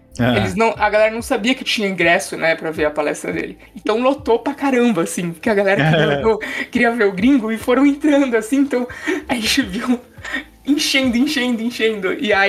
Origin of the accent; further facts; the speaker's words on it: São Paulo, Brazil; Eu sou da Baixada.